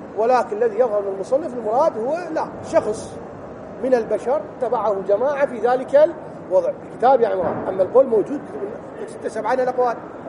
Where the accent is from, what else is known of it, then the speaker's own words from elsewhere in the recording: Iraq; كل احنا عراقيين